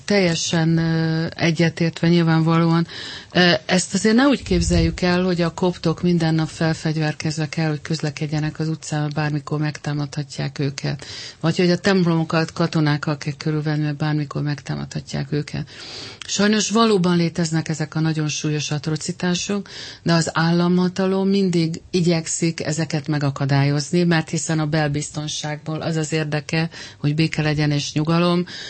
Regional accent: Egypt; egy számít, hogy egyiptomiak vagyunk.

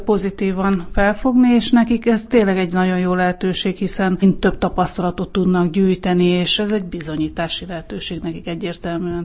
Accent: Vác, Pest, Hungary; hiszen Vácról jövök, ahol gyerekkorom óta

